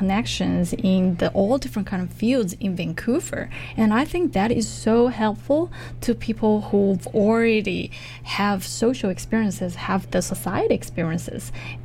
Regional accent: China; English is a second language; but I am Chinese. I'm from China

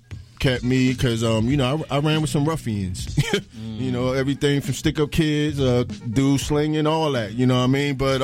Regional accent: New Jersey, United States; And in dream sheet, you know, I'm from Jersey, right out.

